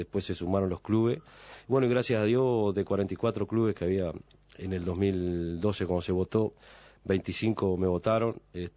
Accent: Santa Clara de Olimar, Treinta y Tres, Uruguay; yo soy de Santa Clara de Orimar. Allí es el segundo raid en antigüedad que hay del hispano.

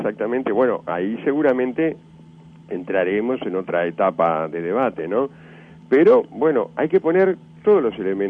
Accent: Uruguay; lo que más nos conviene a todos como uruguayos

